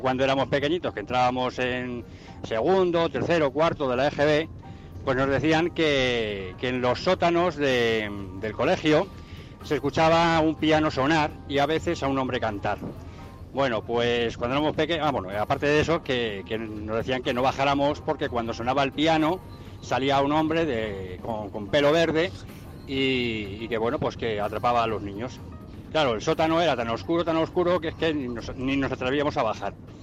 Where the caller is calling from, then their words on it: Madrid, Community of Madrid, Spain; de Madrid.